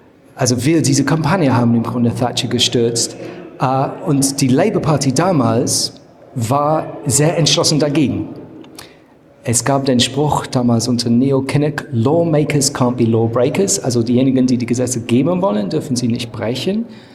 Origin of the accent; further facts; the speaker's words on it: South East England, United Kingdom; German is a second language; auf dem Weg nach Hause mit dem Bus. Nach meinem Heimatort in Südostengland.